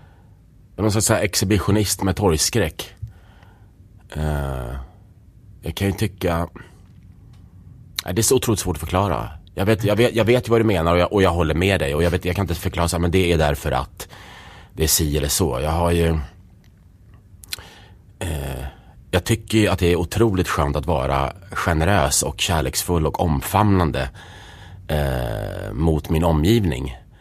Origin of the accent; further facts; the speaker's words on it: Stockholm, Stockholm County, Sweden; Och det låter paradoxalt, för det är med att jag är uppvuxen i Stockholm. Jag har ju bott här sedan jag var 4. Mer eller mindre i innerstan hela tiden.